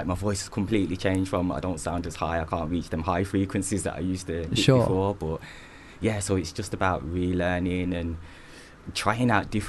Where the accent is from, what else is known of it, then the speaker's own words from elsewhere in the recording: Wolverhampton, West Midlands, United Kingdom; now in London, United Kingdom; I'm from Wolverhampton. So when I started doing music, the scene wasn't that big. There wasn't many rappers or MCs coming from the city. So I literally came straight to London.